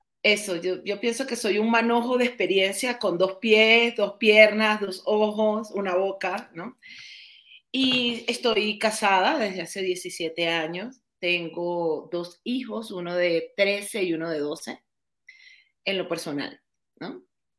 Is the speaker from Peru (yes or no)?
no; Venezuela; now in Mexico; yo soy venezolana, voy a cumplir 7 años aquí en México.